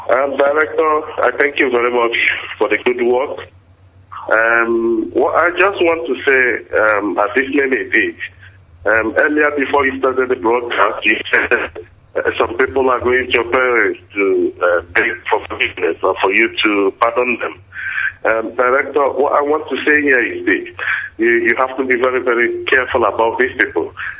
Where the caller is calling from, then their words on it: Wolverhampton, West Midlands, United Kingdom; I'm calling from Wolverhampton, United Kingdom.